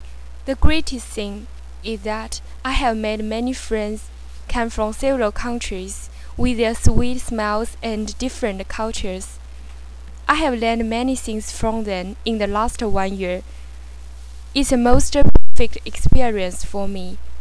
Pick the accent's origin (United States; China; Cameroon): China; English is a second language; I came from China.